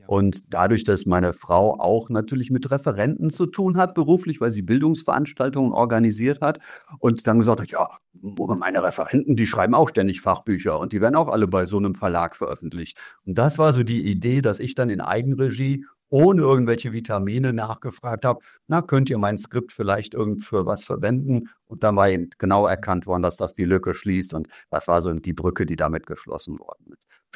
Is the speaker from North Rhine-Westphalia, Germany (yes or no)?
yes; Cologne, North Rhine-Westphalia, Germany; accent: Rhenish; Der eine oder andere mag es hören, ich komme aus dem rheinischen Bereich. Ich bin in Köln geboren und den Speckmantel von Köln im Handwerk aufgewachsen.